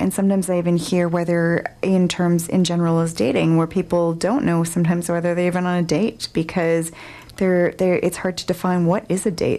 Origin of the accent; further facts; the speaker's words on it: Vancouver, British Columbia, Canada; And perhaps the other thing, too, I grew up in Kerrisdale